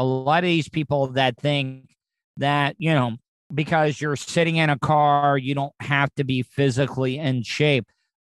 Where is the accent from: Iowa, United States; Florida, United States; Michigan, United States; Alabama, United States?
Florida, United States; Daytona Beach; here in the state of Florida, we got a lot of the motocross here. I grew up in Daytona Beach